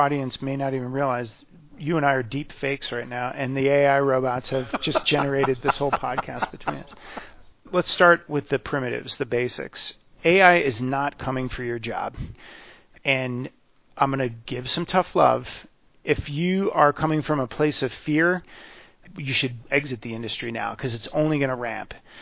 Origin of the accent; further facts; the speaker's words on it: United States; In the spirit of, I'm an American, so I'm going to use a baseball analogy.